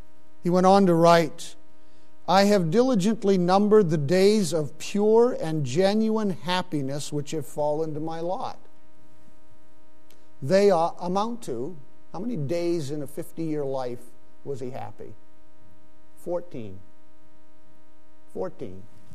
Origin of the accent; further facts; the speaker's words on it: Pakistan; When I grew up in Pakistan, Christian bookstores were an important part of the ministry